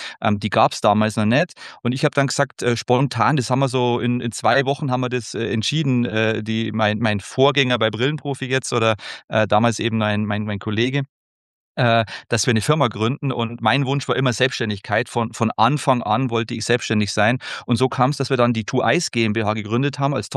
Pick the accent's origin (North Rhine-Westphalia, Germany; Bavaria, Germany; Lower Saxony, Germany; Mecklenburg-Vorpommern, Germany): Bavaria, Germany; accent: Lower Bavarian; Ich bin ja vom Dialekt, man hört es ja, ich bin ja Bayer und sogar Niederbayer.